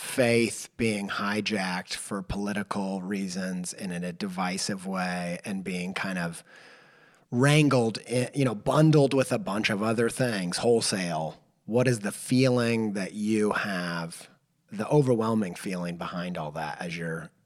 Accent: Indiana, United States; You know, I grew up in Indiana in the Bible Belt

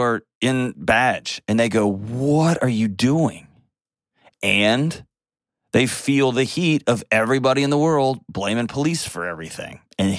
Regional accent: Texas, United States; I'm also a Texan who has guns.

